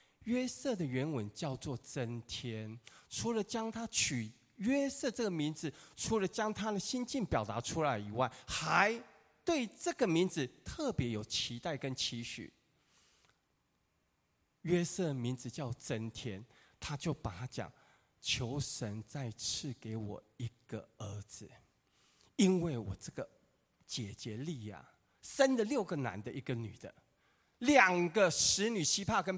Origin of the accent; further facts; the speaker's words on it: Taiwan; 跟我们中国人，特别我们台湾农业社会，是有一些靠近的